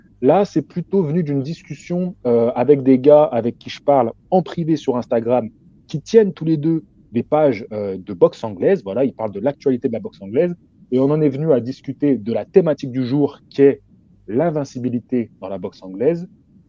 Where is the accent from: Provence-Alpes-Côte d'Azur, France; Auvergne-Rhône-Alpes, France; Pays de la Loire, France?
Auvergne-Rhône-Alpes, France; Lyon; Bah, je suis lyonnais à la base, moi.